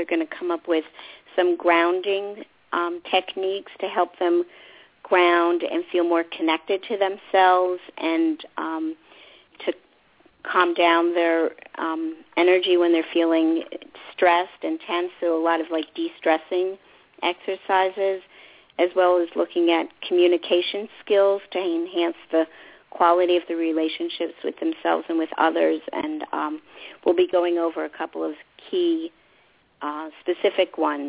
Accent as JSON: {"language": "English", "region": "New York", "country": "United States", "moved": "yes", "lives_now": "Atlanta, United States", "said": "The reason why it's 917 is because I am from New York. So I just moved here a couple of years ago."}